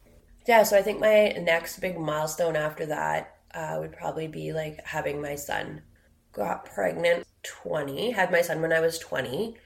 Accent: Atlin, British Columbia, Canada; I usually say that I'm from Atlin, and that's really because like that's where I grew up and that's where my heart is, and I have family there. And yeah, I moved there when I was 7.

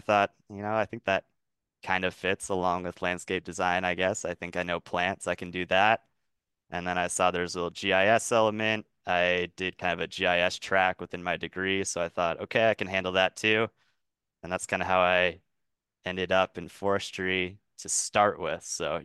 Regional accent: Maine, United States; I grew up in Maine on the coast, and then I went to Montana, and then after Montana, I came to Oregon. So I just keep working my way west.

